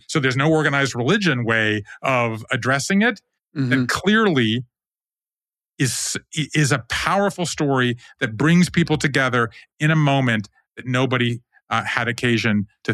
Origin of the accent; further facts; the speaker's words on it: Savannah, Georgia, United States; I'm from Savannah, Georgia, as you know.